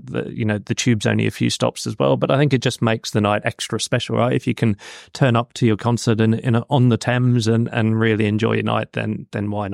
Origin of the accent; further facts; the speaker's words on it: Australia; And being Australian, it's actually where the boat set sail back in the day with the first convicts out to Australia as well.